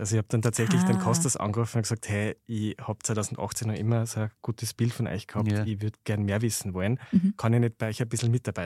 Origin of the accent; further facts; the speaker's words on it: Upper Austria, Austria; ich komme nicht aus einem Weingebiet und schon gar nicht im Innviertel, wo ich herkomme. Aber ich bin in die Gastronomie geboren.